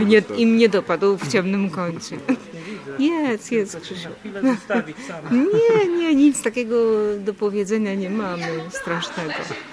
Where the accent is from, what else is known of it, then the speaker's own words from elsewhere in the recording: Prudnik, Opole Voivodeship, Poland; ja sama pochodzę z takiego małego miasteczka, z Prudnika w województwie opolskim.